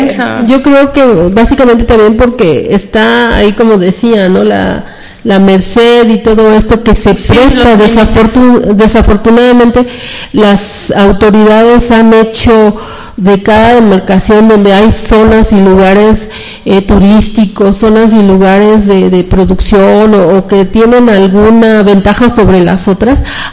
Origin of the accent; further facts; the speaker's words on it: Mexico City, Mexico; aquí en la Ciudad de México, yo soy de aquí, de la Ciudad de México